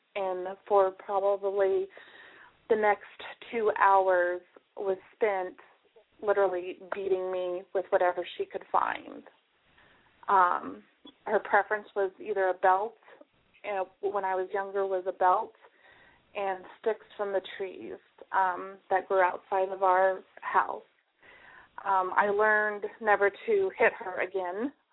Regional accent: Kingman, Arizona, United States; Well, I grew up in Kingman. My dad was not in the picture. I am half Native American. My tribe is located in Oklahoma. I'm half Cheyenne and Arapaho.

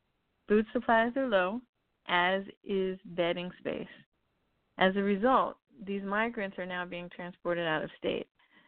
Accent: El Paso, Texas, United States; Again, I'm on location in my hometown of El Paso, Texas

